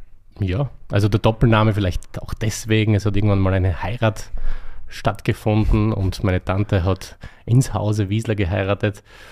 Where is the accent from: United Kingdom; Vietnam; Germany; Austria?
Austria; Eisenberg, Burgenland; Also, ich bin aus dem Südburgenland. Das ist, na gut, für die deutschen Zuhörer, Ostösterreich, also direkt an der Grenze zu Ungarn. Im südlichen Bereich, Eisenberg.